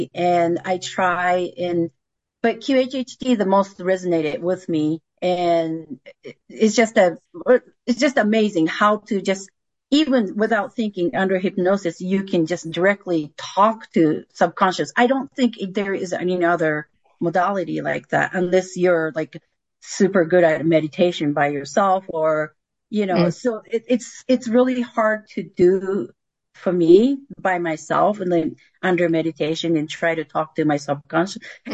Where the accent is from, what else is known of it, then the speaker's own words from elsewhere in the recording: Japan; English is a second language; I was born and raised in Japan.